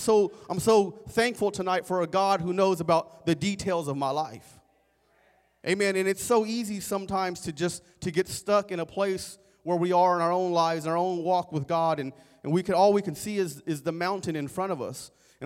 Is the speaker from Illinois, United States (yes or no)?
no; California, United States; I'm a Californian missionary here tonight.